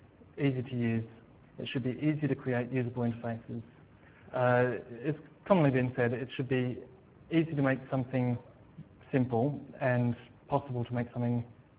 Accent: Australia; now in London, United Kingdom; But yeah, I'm from Australia.

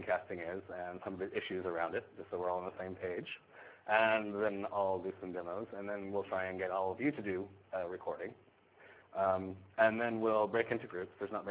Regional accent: Vancouver, British Columbia, Canada; I'm here from Vancouver, Canada, so thank you, everyone, for inviting me.

